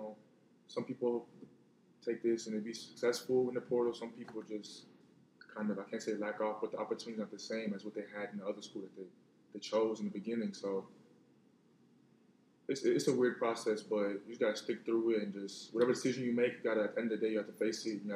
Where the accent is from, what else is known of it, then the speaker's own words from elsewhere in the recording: Houston, Texas, United States; also born or lived in Nigeria; I just say because I was born in Houston. Then I went to Nigeria my fourth grade year to, like, know where I was from with my dad, my brothers.